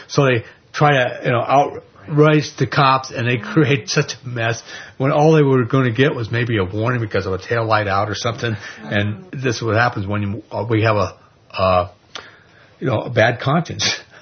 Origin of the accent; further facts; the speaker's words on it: New York, United States; I mean, I'm from New York. I go back there sometimes.